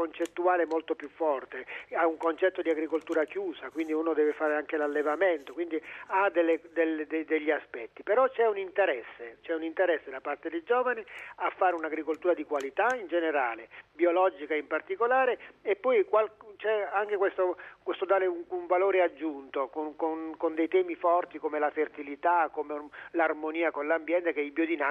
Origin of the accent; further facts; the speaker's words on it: Molise, Italy; che sono delle mie parti, che sono una bella azienda biodinamica del Molise